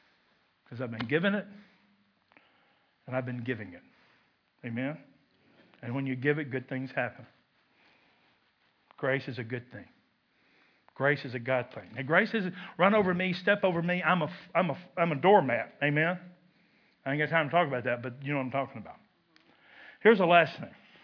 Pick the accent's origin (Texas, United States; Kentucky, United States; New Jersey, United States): Kentucky, United States; Now I'm from Kentucky where smoking is still a spiritual gift, but that's young for anybody.